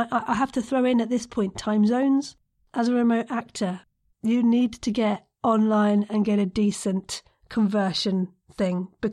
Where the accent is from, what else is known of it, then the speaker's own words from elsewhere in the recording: United Kingdom; Being the Brit involved in such a wonderful production, I was perhaps there at different hours to them.